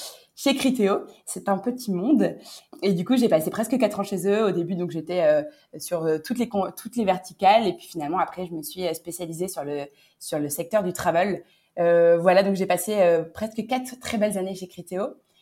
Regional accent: Bordeaux, Nouvelle-Aquitaine, France; j'ai 30 ans, je suis d'origine bordelaise.

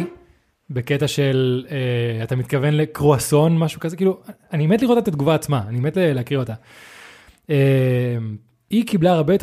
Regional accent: Spain; first language Spanish; Hebrew is a second language; now in Israel; אני עליתי מספרד, גרתי שם רוב חיי.

